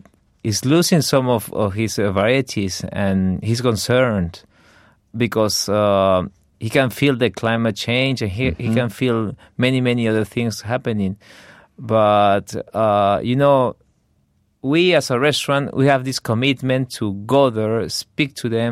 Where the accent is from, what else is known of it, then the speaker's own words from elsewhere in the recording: Lima, Peru; because we are not Andean. I mean, we are guys from Lima, from the capital